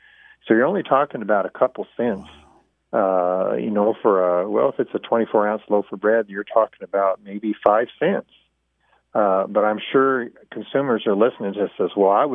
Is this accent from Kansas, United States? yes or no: yes; Kansas, United States; When I was a farm kid growing up in Kansas